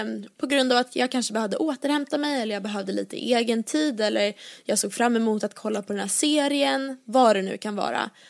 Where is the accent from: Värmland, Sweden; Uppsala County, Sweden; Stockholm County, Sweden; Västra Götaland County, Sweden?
Stockholm County, Sweden; Åkersberga; jag har ett tjejgäng från Åkersberga där jag är uppvuxen.